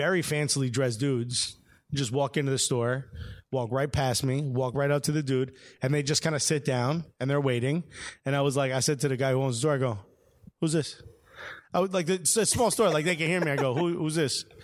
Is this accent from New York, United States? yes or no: yes; Brooklyn, New York, United States; I'm from where Favi's from. I was like, I'm from Brooklyn.